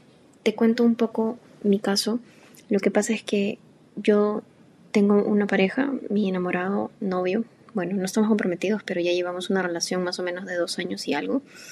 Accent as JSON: {"language": "Spanish", "country": "Peru", "said": "Nosotros somos de Perú."}